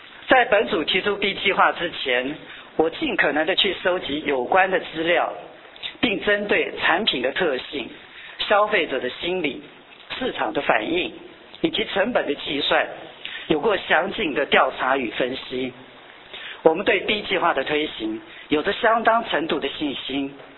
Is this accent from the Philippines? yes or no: no; Taiwan